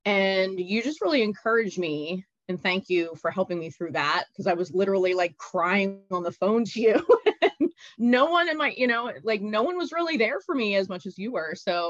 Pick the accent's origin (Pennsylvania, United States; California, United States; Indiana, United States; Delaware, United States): Pennsylvania, United States; Philadelphia; Look, I'm from Philly. I love my buffalo wings and things like that.